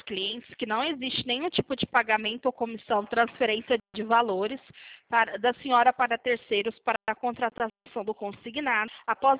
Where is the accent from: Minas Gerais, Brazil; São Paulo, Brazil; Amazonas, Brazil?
São Paulo, Brazil; Franca; sou de Franca.